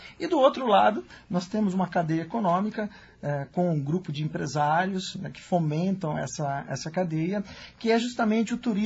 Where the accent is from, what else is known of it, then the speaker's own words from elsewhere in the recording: Campinas, São Paulo, Brazil; Eu sou de Campinas, né? Então Brotas está a 150 quilômetros de Campinas.